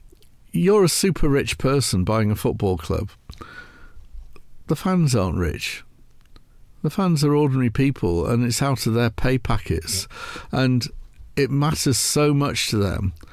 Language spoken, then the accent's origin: English; Barrow-in-Furness, North West England, United Kingdom; a friend of mine from my hometown, which is Barrow in Cumbria